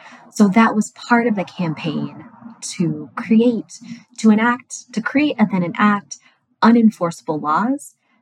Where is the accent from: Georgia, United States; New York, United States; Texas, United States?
Texas, United States; San Antonio; I'm 43. I grew up in San Antonio, Texas.